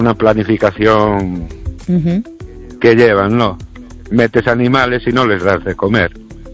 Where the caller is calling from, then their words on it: Ourense, Galicia, Spain; de Orense.